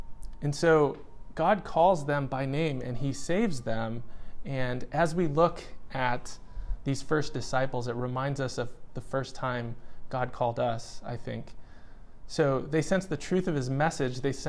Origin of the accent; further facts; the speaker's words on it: United States; You know, in my culture where I grew up in the United States, we are all about work.